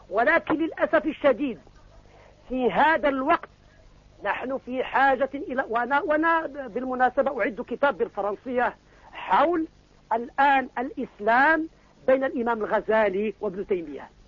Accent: Casablanca, Casablanca-Settat, Morocco; لا أنا بيضاوي المولد والمنشأ، ولكن الأصل من صحراء ورزازات.

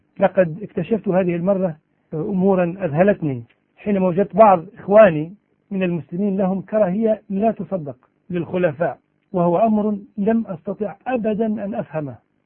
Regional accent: Iraq; وكانت عاصمة مملكتهم عندنا في العراق

